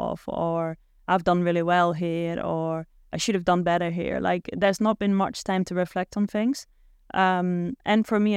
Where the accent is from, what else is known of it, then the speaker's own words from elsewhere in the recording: Netherlands; accent: Dutch; They weren't always happy with my accent because I did still sound a bit Dutch, which obviously is a bit sensitive to some people.